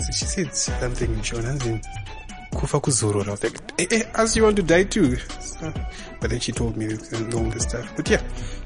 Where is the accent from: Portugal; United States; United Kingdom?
Portugal; But I'm from Portugal.